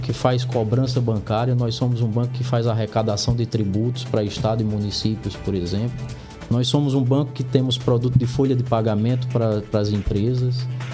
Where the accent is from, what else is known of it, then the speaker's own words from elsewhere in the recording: Paraíba, Brazil; retornar à minha terra natal, à minha amada Paraíba, como superintendente do estado.